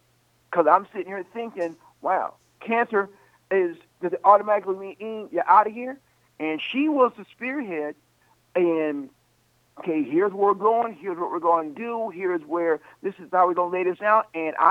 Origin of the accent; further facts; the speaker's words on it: Chicago, Illinois, United States; Basically, the place Zion, Illinois, is 10 minutes from the home I grew up in.